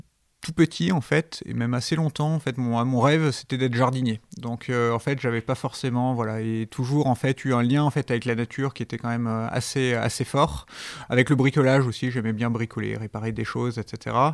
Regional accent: Auvergne-Rhône-Alpes, France; born there; Moi, je suis né dans la Drôme. un petit peu au nord de Montélimar.

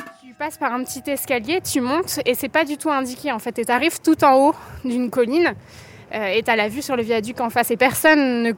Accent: Toulouse, Occitanie, France; moved away as an adult; now in Dinan, France; Je suis toulousaine de base, ça s'entend pas du tout, j'ai perdu l'accent. Et je suis arrivée à Dinan en 2013 pour mes études. Maintenant, je travaille ici, depuis, donc ça fait 10 ans que je suis là.

